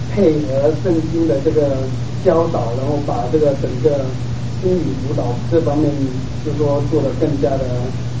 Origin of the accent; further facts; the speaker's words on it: China; 我们中国人